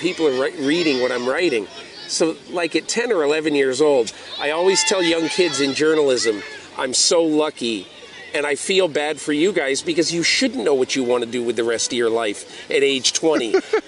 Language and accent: English; Connecticut, United States; when I was 11 years old, growing up in Connecticut